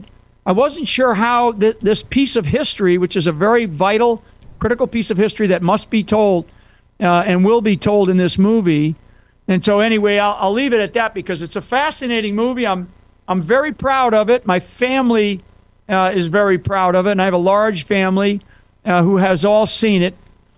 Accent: United States; it's out of love that why we, as an American soldier, why we go overseas and fight.

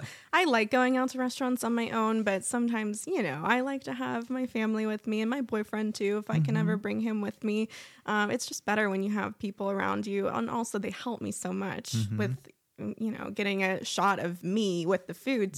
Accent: Canonsburg, Pennsylvania, United States; But I grew up in Canonsburg for a pretty good amount of my childhood.

